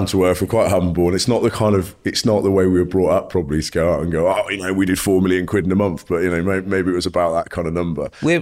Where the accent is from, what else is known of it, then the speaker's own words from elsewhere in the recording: South West England, United Kingdom; moved away as an adult; also born or lived in Dubai; I grew up in the Cotswolds. So again, lived in a very nice place